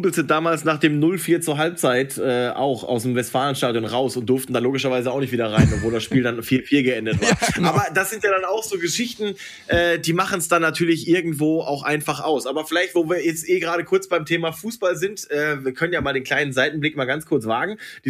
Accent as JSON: {"language": "German", "region": "North Rhine-Westphalia", "country": "Germany", "tie": "born there", "said": "ich bin ja gebürtiger Ruhrpott-Junge."}